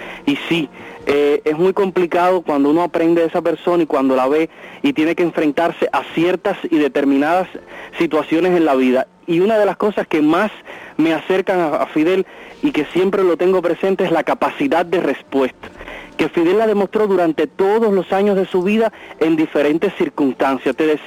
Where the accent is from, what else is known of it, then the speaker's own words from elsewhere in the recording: Cuba; Es la rebeldía también una característica de los cubanos que nos lega nuestro comandante